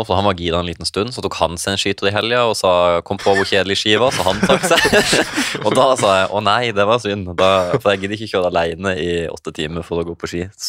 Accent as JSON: {"language": "Norwegian", "town": "Lindesnes", "region": "Agder", "country": "Norway", "said": "Men på sånn landevei og hjemme på Lindesnes, da venstre."}